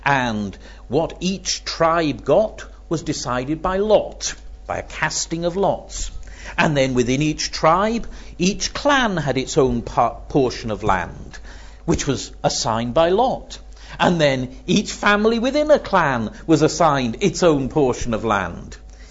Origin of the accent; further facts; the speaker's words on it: United Kingdom; I'm so glad I'm a Brit.